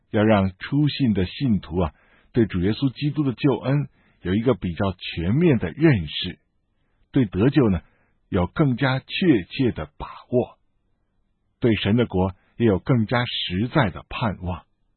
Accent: China; 我们中国人更愿意用行为来衡量人的改变

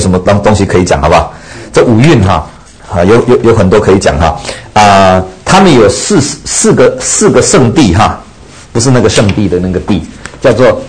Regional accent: Taiwan; 所以我们台湾人讲这民间宗教根本困难的他都不要了

